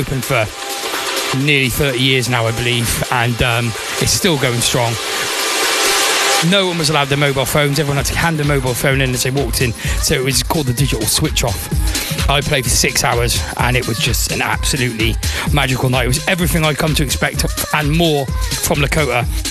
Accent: Bristol, South West England, United Kingdom; And in my hometown of Bristol, I had a guy come round to my studio and make some music with me

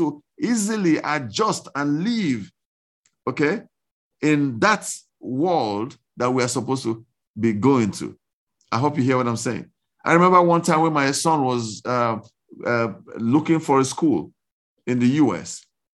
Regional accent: East, Nigeria; So because of that, I grew up understanding Yoruba language, but I'm actually not from Yoruba land. I'm from the East.

